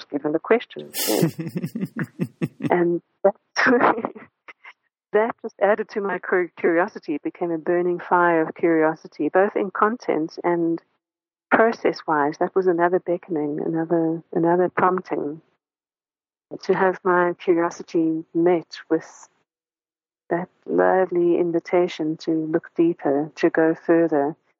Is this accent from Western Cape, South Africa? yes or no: yes; Cape Town, Western Cape, South Africa; as a child growing up in South Africa, there was only one movie theater in the city of Cape Town